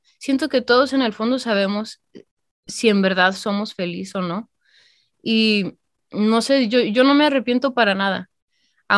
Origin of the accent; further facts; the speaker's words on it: Calvillo, Aguascalientes, Mexico; yo soy de Calvillo, Aguascalientes, estuvimos como 6, 7 meses viviendo allá